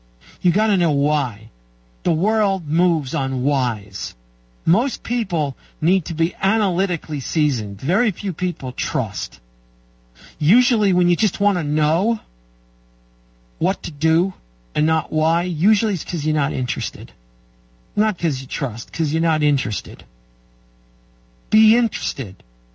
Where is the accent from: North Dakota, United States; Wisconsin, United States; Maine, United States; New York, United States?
New York, United States; The fact that I grew up in New York was a problem.